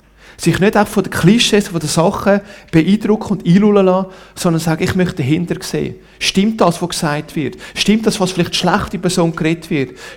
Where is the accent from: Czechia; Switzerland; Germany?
Switzerland; Ticino; Und klar, wenn man mich hört reden, sagt, du bist ein Zürcher. Aber ich bin ein Tessiner und sage dann, hey, du kannst schon zu Zürich sagen, was du willst, ich bin Tessiner, häng's, oder?